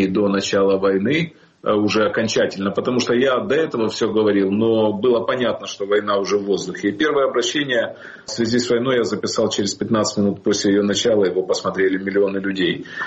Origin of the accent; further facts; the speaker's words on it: Kyiv, Ukraine; я живу у себя в моей родной стране. Я родился в Киеве, в Украине, я всю жизнь там прожил.